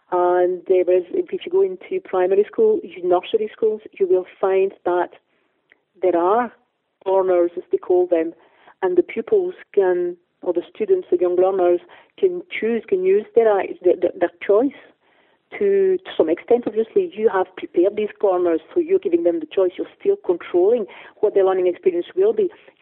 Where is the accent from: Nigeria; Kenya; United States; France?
France; I was only too aware of because I grew up in France.